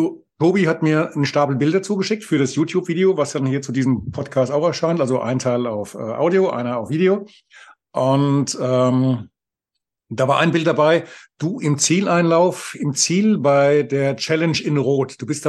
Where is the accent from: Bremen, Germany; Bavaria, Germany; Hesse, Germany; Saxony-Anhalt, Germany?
Hesse, Germany; Bad Orb; Also ich komme ja hier aus Bad Orb.